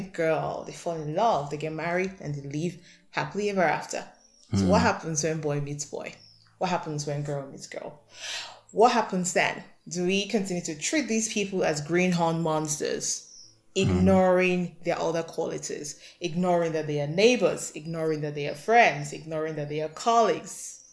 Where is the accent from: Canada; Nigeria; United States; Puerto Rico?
Nigeria; Bayelsa; I'm a Nigerian writer from Bayelsa State.